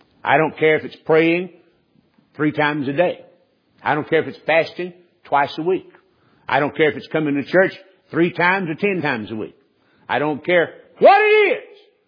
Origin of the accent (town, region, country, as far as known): the South, United States; born or raised there